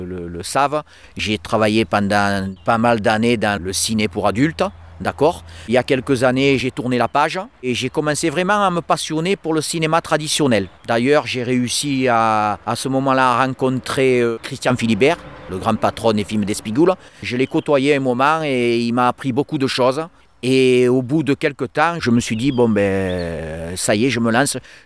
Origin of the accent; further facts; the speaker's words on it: Sainte-Tulle, Provence-Alpes-Côte d'Azur, France; also born or lived in Manosque; moi je suis né à Manosque. J'ai habité pendant de longues années, pendant 30 ans à Sainte-Tulle. Sainte-Tulle, c'est mon village où j'ai passé toute mon enfance.